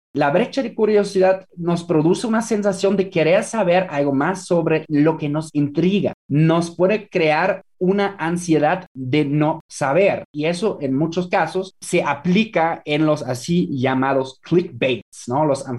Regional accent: Germany; Spanish is a second language; now in Mexico; En Alemania, por ejemplo, en mi país de origen

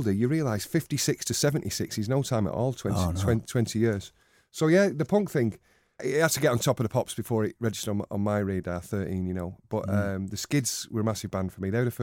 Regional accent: Denton, North West England, United Kingdom; born there; I was born in Denton, 1965, I'm 53. My dad is Irish, Frank, from County Cavan in Ireland. My mum was English

